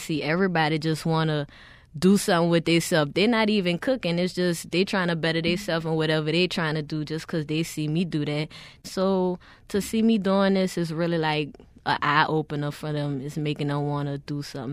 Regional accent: New Orleans, Louisiana, United States; also born or lived in Texas, United States; Pretty much, I'm an uptown girl. Born and raised in New Orleans, 21 years. The only year that I left was for the hurricane, and that was to live in Texas, and then we immediately came back.

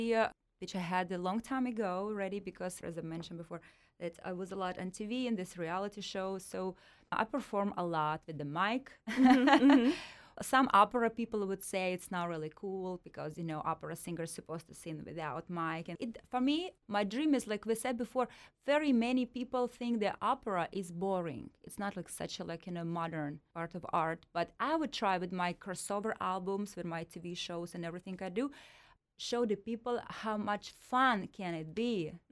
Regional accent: Siberia, Russia; Well, I was born and raised in Russia, Siberia, very cold part.

